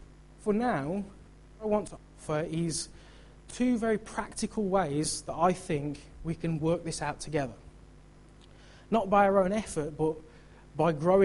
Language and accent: English; United Kingdom; This is quite a big challenge for us because we're British and we don't like to get into this stuff.